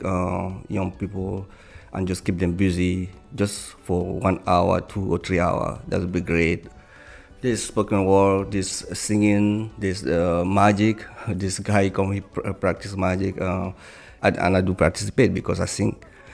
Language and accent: English; Cameroon; we just happen to have a street who's famous in my home country. It's Baladi. Everybody knows that this street in Cameroon.